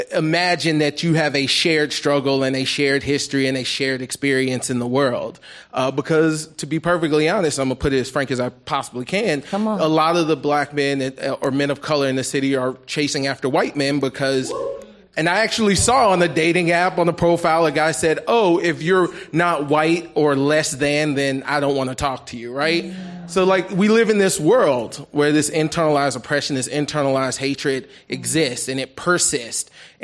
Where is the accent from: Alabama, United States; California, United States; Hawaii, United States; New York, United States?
Alabama, United States; Birmingham; So I'm originally from Alabama, Birmingham, Alabama. Been in the Bay for about 7 years now. Oakland, San Francisco.